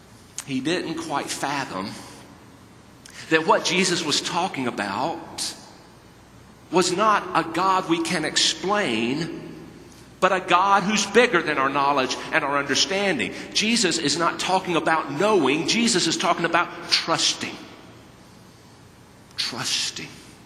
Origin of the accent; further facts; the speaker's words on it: the South, United States; I grew up in the South. I know about being born again.